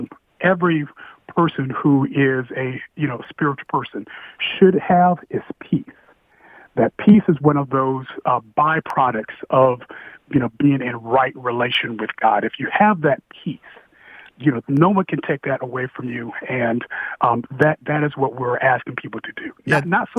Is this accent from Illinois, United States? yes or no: no; Indiana, United States; So I'm from Indiana, and I was a Baptist minister for about a decade.